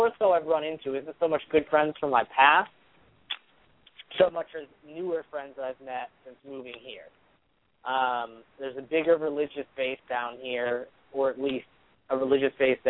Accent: Northeast, United States; especially where I grew up in the Northeast

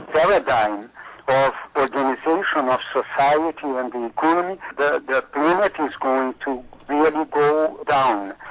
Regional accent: Rio de Janeiro, Brazil; moved away as an adult; Yes, that's my hometown, and I was already back from exile 10 years already. I came back in 82.

